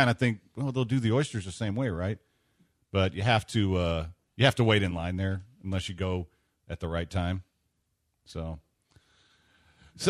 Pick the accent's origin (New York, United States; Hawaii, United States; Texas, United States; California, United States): Texas, United States; I'm like, dude, I'm from Texas. We do crabs pretty well here, too.